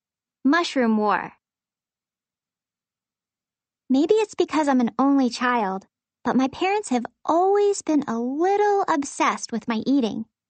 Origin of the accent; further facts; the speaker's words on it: California, United States; Growing up in the Bay Area, you get to try a lot of different kinds of cuisine.